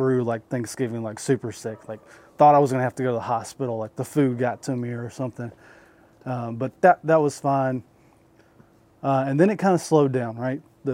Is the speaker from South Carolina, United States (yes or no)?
yes; Columbia, South Carolina, United States; because I told you I'm from Columbia, South Carolina, helped the situation